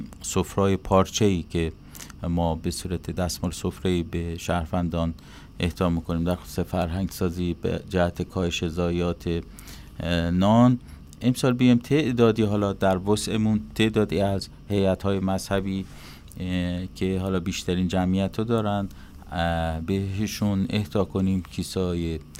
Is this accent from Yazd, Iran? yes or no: yes; Yazd, Iran; ما یزدی‌ها در این ایام در سطح کشور داریم و شهر خودمون